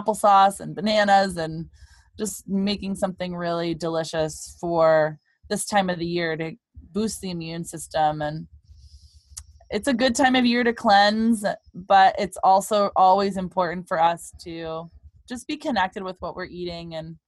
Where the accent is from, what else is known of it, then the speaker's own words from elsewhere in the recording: Michigan, United States; And I'm from Michigan and I love and miss the access to maple syrup.